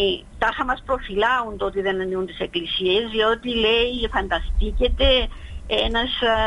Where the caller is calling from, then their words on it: Nicosia, Nicosia District, Cyprus; είμαι από τη Λευκοσία